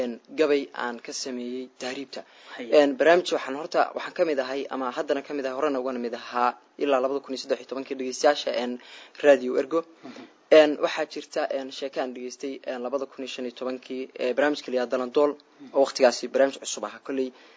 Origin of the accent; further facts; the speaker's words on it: Labaar, Somali Region, Ethiopia; also born or lived in Mogadishu; waxaan ku dhashay 2006 Maarso magaalada Muqdisho waxaan dhankaasi waxaan wareegay deegaankayga oo ah magaalada Labaar ee gobolka Qorxi oo hoos tagta degmada Qabri Dahare dhanka barina uga aadan 75 km